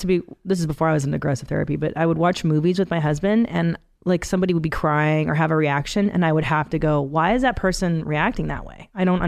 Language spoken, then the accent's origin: English; Canada; born there; I was born in Canada, but they escaped from Hungary in 69.